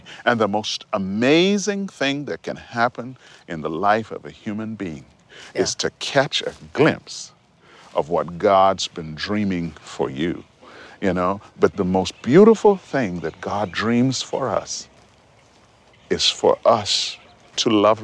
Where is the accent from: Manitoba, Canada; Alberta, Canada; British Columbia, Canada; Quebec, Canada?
Quebec, Canada; Montreal; I was growing up in Montreal, living in Montreal.